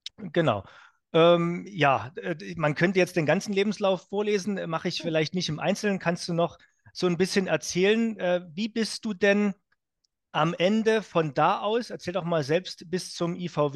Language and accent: German; East Germany, Germany; ich bin ja auch aus dem Land